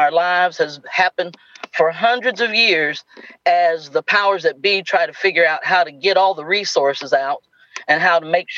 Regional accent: Appalachia, United States; being able to say that I was from Appalachia, because people would stare at me because my skin is brown.

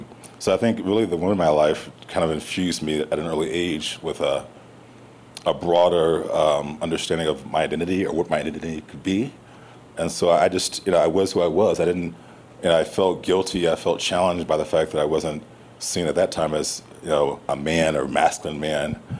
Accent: Missouri, United States; I mean, I grew up in Missouri, and two-parent home.

